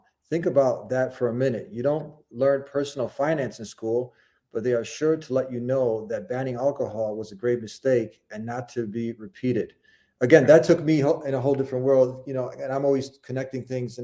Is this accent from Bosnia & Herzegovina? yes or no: yes; Bosnia & Herzegovina; He's because I'm from Bosnia, so okay. Vich usually.